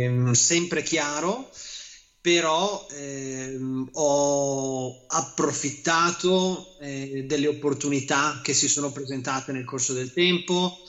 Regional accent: Bassano del Grappa, Veneto, Italy; also born or lived in Padua / California; sono padovano di origine e ho studiato, cresciuto a Bassano del Grappa, un po' a nord

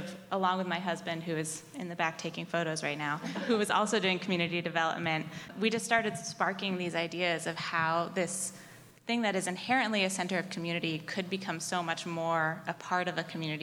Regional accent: Philadelphia, Pennsylvania, United States; And I'm originally from Philly and wanted to come back here

